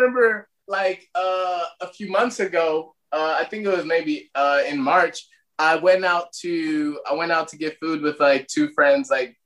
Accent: Ireland; accent: Irish; moved away; me and my brother, about, like, growing up in Ireland. And he's like, can you still, like, do you ever think, because we used to have, like, thick accents when we moved here

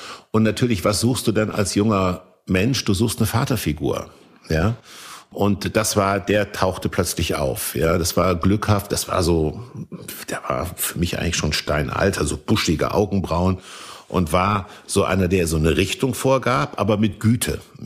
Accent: Kassel, Hesse, Germany; da, wo ich aufgewachsen bin, in Kassel, war nur meine Mutter und meine Großmutter.

